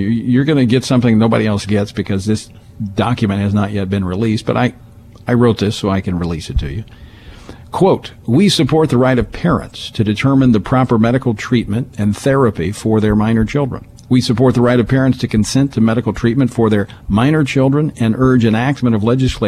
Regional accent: Louisiana, United States; I was elected as a delegate from my home state of Louisiana and was elected to be on the platform committee.

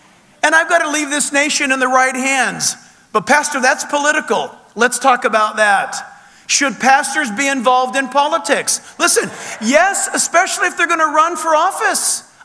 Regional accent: California, United States; Look, I hail from the People's Republic of California.

